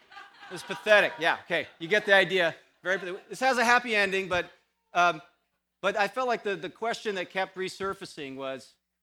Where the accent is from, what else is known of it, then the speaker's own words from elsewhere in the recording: California, United States; now in Canada; I remember when we first came to Canada, we come from California.